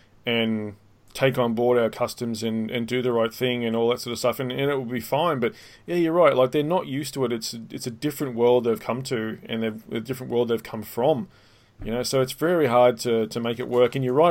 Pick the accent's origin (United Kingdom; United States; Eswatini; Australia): Australia; they're the third generation, so they're as Aussie as me, you know what I mean?